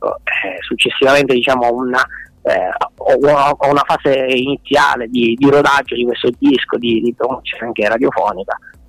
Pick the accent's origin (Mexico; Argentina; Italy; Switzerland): Italy; Catania, Sicily; Noi siamo di Catania, devo dire che qui c'è un ambiente musicale parecchio vivo, ci sono parecchi locali che fanno musica dal vivo